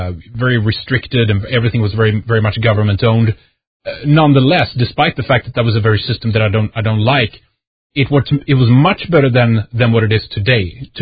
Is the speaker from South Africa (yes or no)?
no; Sweden; I come from Sweden, so things there have been very differently politically.